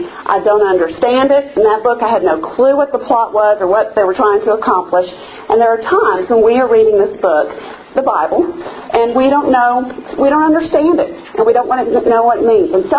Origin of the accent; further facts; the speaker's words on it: Alabama, United States; I'm from Alabama. I was raised by my help.